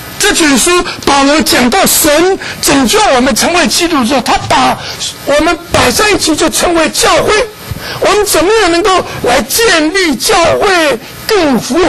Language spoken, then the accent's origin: Chinese; Taiwan; 我是从台湾来的啊。